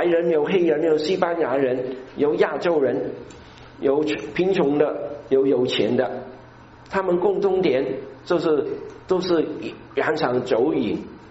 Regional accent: China; accent: Cantonese; 好像我是一个讲粤语的

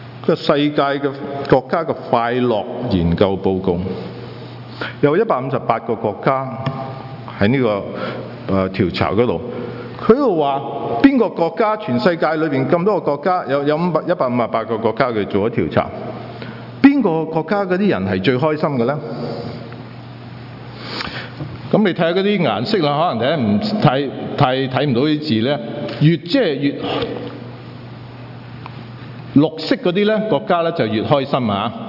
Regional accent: China; 咁我哋中國人都話啦，種瓜得瓜，又種豆得豆

